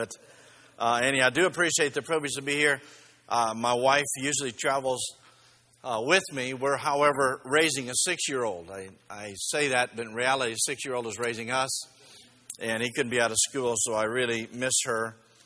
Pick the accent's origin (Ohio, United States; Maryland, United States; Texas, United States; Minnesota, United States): Ohio, United States; I'm from Ohio. And I married a Texan.